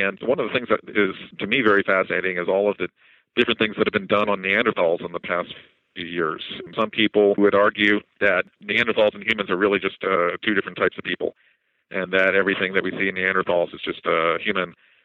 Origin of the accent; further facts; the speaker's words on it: Pittsburgh, Pennsylvania, United States; So the meeting is going to be in Pittsburgh, my hometown here, and it's going to be May 9 and 10.